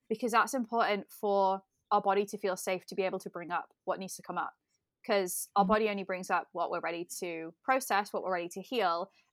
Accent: England, United Kingdom; It was like growing up in England, it was a little bit more like a Victorian style.

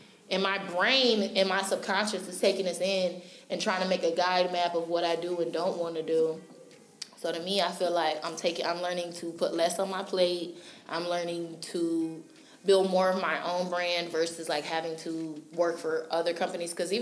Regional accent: Rochester, New York, United States; Pie. Rochester, New York.

